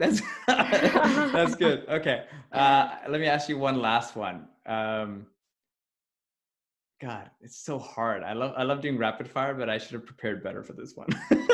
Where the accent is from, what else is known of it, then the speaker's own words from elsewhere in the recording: Pakistan; my culture, I'm originally Pakistani